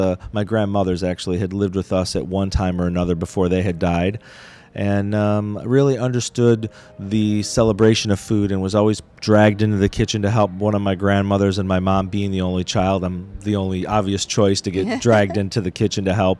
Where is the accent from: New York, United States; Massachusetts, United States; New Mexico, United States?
New York, United States; Rochester; explained that I was from Rochester and kind of told him my story